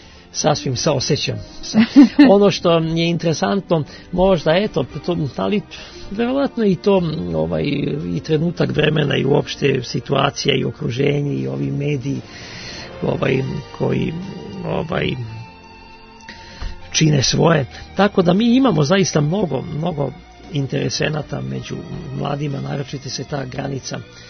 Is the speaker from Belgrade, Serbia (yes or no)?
yes; Belgrade, Serbia; kao prvi Beograđanin koji je uspeo da se upiše na Zagrebačku muzičku akademiju